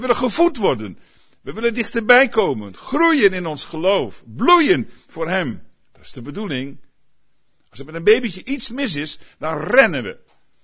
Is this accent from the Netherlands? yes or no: yes; Groningen, Netherlands; Ik ben in Groningen opgevoed en daar was het bar en boos.